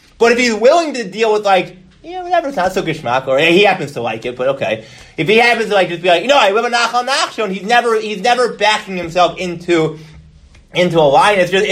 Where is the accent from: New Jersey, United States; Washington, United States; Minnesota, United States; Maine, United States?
New Jersey, United States; Teaneck; I tell the girl I'm from Teaneck.